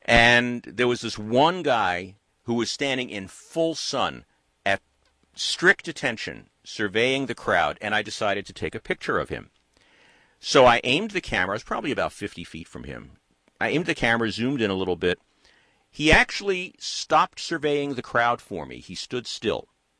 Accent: New York, United States; accent: New York; Like, my New York accent has changed down here.

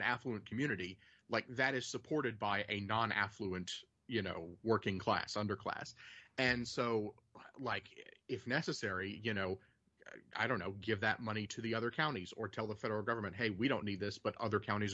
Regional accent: Texas, United States; I'm from Texas, nothing surprises me.

